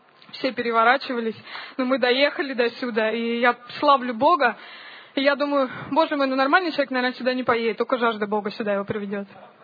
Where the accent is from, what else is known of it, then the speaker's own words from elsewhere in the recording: Biysk, Altai Krai, Russia; Я из города Бийска.